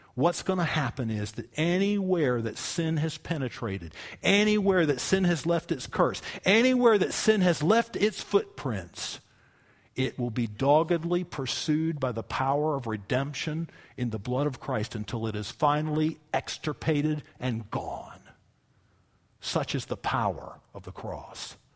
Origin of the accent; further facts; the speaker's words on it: United States; But I am never going to apologize for being an American.